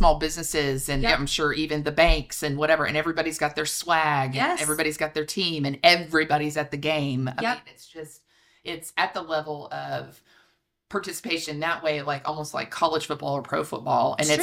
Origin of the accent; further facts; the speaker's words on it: Houston, Texas, United States; it's something in some ways I relate to as a Houstonian, as a Texan for sure. I think the football culture in Texas is just so deep that I kind of growing up definitely knew about it.